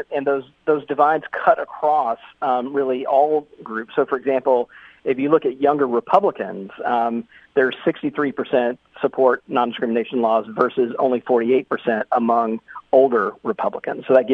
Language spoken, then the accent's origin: English; Mississippi, United States; in a state like Mississippi, which happens to be my home state